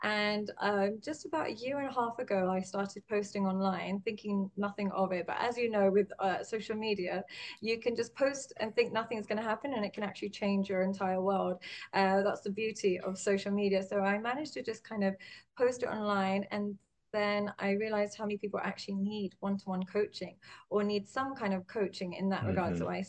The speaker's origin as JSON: {"language": "English", "region": "London", "country": "United Kingdom", "tie": "born or raised there", "accent": "English", "lives_now": "Dubai, United Arab Emirates", "said": "I'm from Dubai. I'm living in Dubai for the last couple of years. I'm born and raised in London, hence the English accent, but I'm actually now residing in Dubai"}